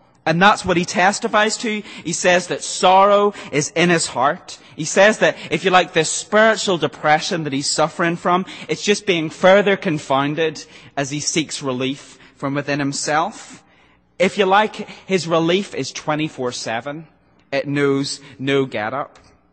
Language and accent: English; Ireland; Maybe it's because I'm Irish and we do all things backwards.